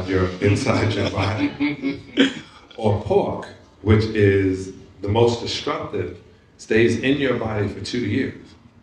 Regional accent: Brooklyn, New York, United States; I'm from Brooklyn, New York.

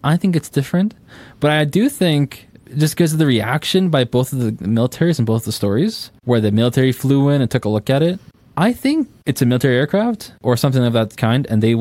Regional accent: Saskatchewan, Canada; listen, I'm from Saskatchewan.

